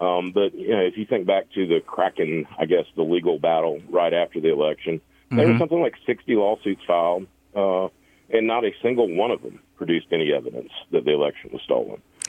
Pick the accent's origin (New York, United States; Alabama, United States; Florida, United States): Alabama, United States; Mobile; Born and raised here in Mobile, Alabama.